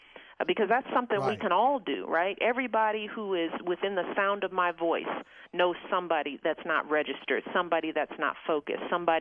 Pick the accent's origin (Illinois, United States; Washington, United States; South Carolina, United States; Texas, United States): Illinois, United States; places like California, New York, Illinois even, my hometown.